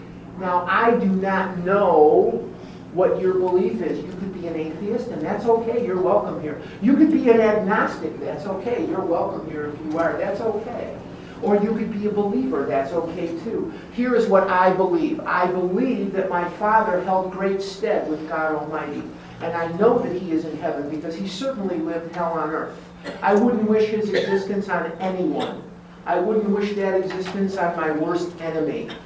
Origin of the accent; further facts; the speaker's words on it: Chicago, Illinois, United States; I told you I'm born and raised in Chicago. It'd be 30 degrees below zero.